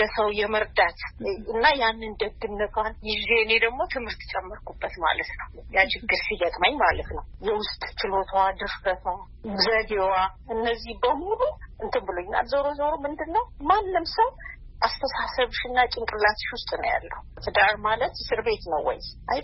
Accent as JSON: {"language": "Amharic", "town": "Tokerensa", "region": "Oromia", "country": "Ethiopia", "tie": "born or raised there", "also_born_or_lived": "Ambo", "said": "የተወለድኩት ከአምቦ 35 ኪሎ ሜትር ርቀት በምትገኘው ቶኬሬንሳ የምትባል መንደር ነው። የገጠር መንደር ነች እና እዛ ከአንደኛ እስከ ስድስተኛ ተማርኩ።"}